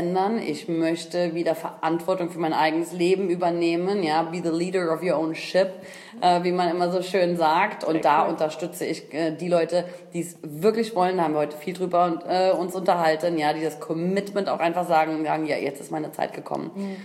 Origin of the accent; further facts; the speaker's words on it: Koblenz, Rhineland-Palatinate, Germany; born there; Ja, ich bin 33 Jahre alt, gebürtig aus Koblenz, gar nicht so weit weg.